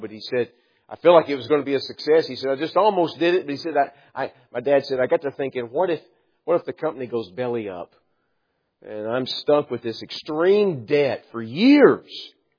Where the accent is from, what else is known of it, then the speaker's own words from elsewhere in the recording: Dallas, Texas, United States; Now, I grew up in the Dallas, Texas area.